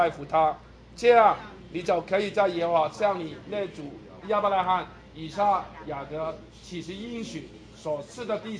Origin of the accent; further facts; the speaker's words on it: Guangdong, China; 我们广东人很喜欢说想当年啊，普通话有这句吗？